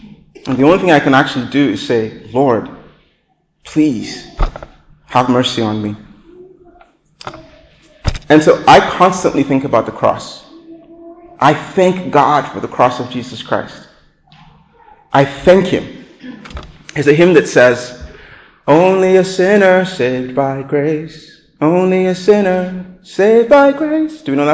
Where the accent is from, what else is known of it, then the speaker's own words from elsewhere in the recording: Nigeria; So I grew up in Nigeria. I grew up in a Christian home.